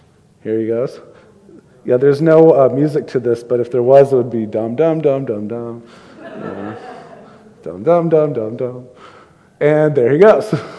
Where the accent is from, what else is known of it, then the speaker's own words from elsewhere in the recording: Houston, Texas, United States; I grew up in Houston, and the whole town was underwater, it seemed like.